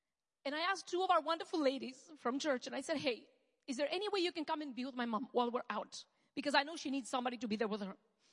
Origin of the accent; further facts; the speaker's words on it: Romania; Our family is far away. If you guys know, we're from Romania, so our family is not here.